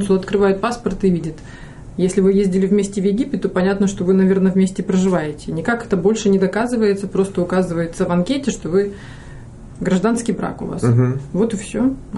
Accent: Far East, Russia; Вот, например, я с Дальнего Востока, правильно? У нас консульство американское было во Владивостоке.

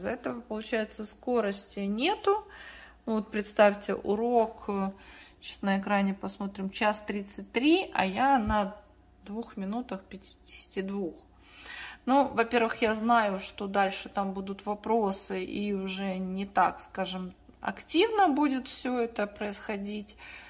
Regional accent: Ukraine; А я с Украины, поэтому.

